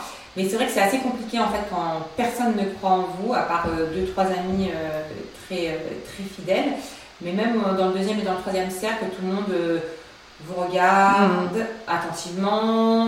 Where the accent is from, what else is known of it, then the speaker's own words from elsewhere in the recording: Bayonne, Nouvelle-Aquitaine, France; dans le Pays Basque, puisque je suis originaire de Bayonne.